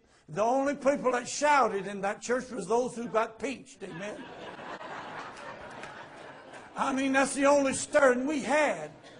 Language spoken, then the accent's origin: English; Louisiana, United States; they always ask me when they find out I'm from Louisiana.